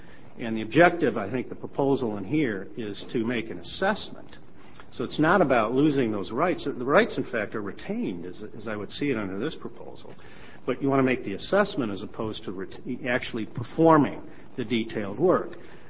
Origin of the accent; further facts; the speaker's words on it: United States; I learned very, very quickly that the last thing I would ever do as an American is think I could conduct, you know, an audit in any of the countries I've lived in.